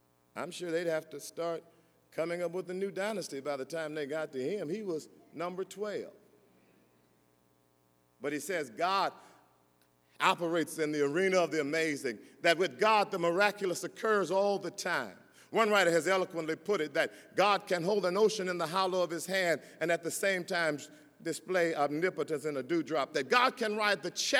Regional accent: Hearne, Texas, United States; Dr. Gregory told you I grew up in Hearn, Texas

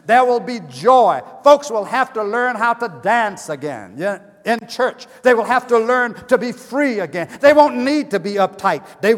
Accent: North Carolina, United States; But anyway, I'm from North Carolina anyway.

